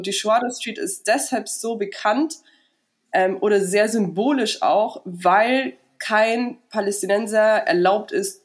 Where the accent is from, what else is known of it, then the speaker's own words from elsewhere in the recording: Germany; Und ich als Deutsche darf da durchgehen